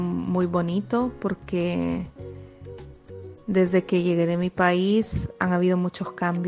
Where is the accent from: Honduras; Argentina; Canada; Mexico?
Honduras; now in Barcelona, Spain; Soy de Honduras y vivo en Barcelona desde hace 7 años. Y mi fe la vivo desde una manera muy alegre.